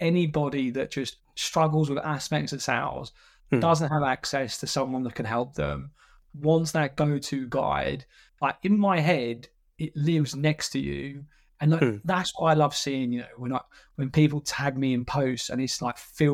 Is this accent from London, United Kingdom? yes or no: no; East of England, United Kingdom; because I'm from Essex